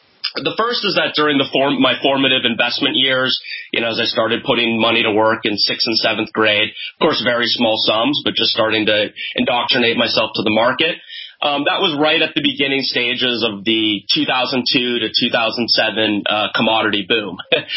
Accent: California, United States; I grew up in Silicon Valley, and as you mentioned, I am a younger guy, just 27 years old.

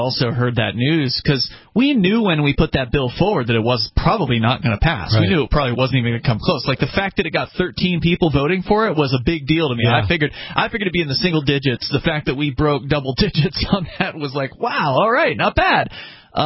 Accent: New Hampshire, United States; maybe there is something happening back in my home state of New Hampshire, right?

